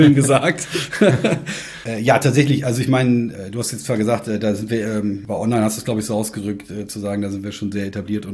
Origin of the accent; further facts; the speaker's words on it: Hamburg, Germany; was mich persönlich sehr freut, als Hamburger